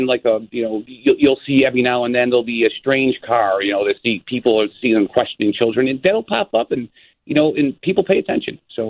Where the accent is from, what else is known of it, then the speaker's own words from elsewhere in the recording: Oak Lawn, Illinois, United States; I lived in Lamont for many years, great town. You know, I grew up in Oak Lawn.